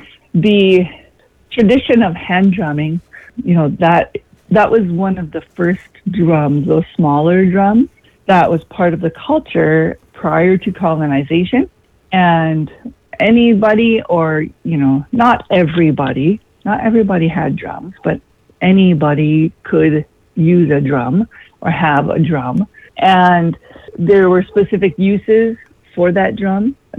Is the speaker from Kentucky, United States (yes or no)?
no; Cloquet, Minnesota, United States; I'm from Fond du Lac Reservation. I grew up here. I still live an acre from my childhood home.